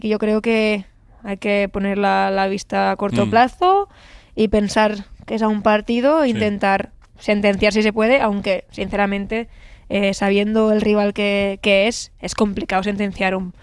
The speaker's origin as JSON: {"language": "Spanish", "town": "Rivas-Vaciamadrid", "region": "Community of Madrid", "country": "Spain", "tie": "born or raised there", "said": "Y si vienen a Rivas, mi pueblo, pues que puedan ver un poco mi carrera desde los inicios, ¿no?"}